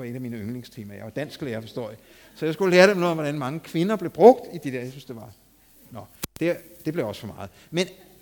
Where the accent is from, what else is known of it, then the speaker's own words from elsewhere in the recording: Copenhagen, Capital Region of Denmark, Denmark; fordi jeg voksede op over i København